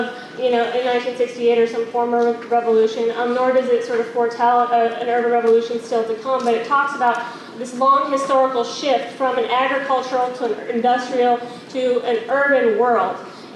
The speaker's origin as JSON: {"language": "English", "town": "Chicago", "region": "Illinois", "country": "United States", "said": "from Chicago."}